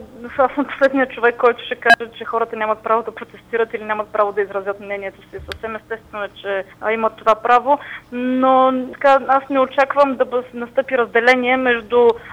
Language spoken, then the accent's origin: Bulgarian; Stara Zagora, Stara Zagora Province, Bulgaria; аз съм родена в центъра на Стара Загора и цял живот съм живела тук